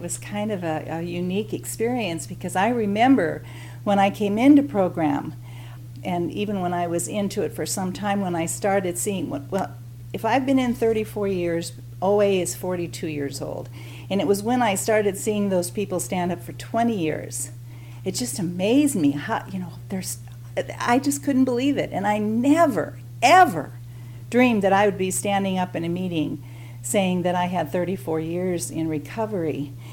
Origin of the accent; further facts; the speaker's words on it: Stevensville, Montana, United States; from Stevensville, Montana